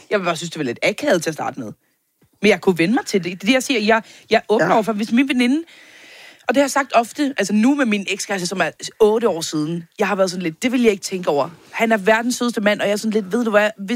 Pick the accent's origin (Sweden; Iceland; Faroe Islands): Faroe Islands; jeg er født og opvokset på Færøerne.